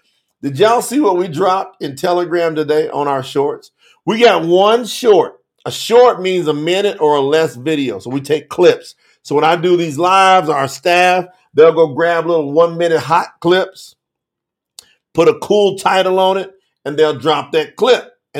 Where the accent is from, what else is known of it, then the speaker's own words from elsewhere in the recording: Winchester, Kentucky, United States; I'm from Kentucky. What's up, Diana? … That's the boy, born and raised, Clark County Hospital, Winchester, Kentucky. Represent. My dad and most of my family's there right now.